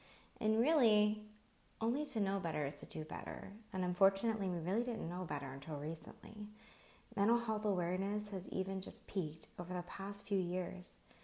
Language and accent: English; Pennsylvania, United States; So my mom, she stayed back in Pennsylvania. I'm from Pennsylvania near Pittsburgh with me and my grandmother and my aunt.